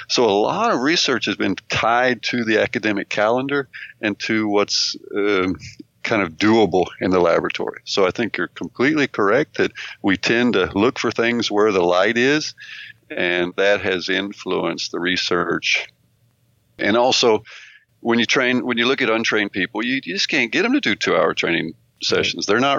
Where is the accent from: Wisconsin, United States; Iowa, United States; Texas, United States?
Texas, United States; also born or lived in Berkeley, United States / Arkansas, United States; No, I'm American, so born in Berkeley, California, but grew up in Arkansas and Texas, down south.